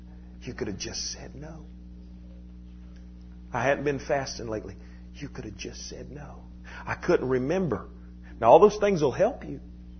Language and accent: English; United States; born there; You know, I'm glad I was born in America.